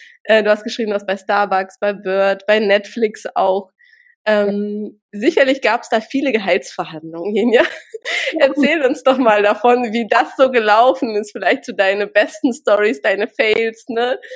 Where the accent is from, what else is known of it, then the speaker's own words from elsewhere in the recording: Russia; now in Germany; ich komme ursprünglich aus Russland